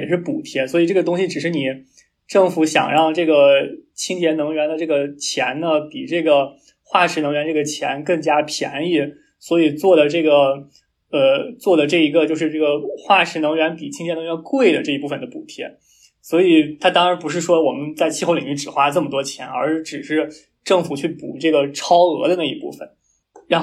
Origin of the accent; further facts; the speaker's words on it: Shanxi, China; 就是我的家乡山西。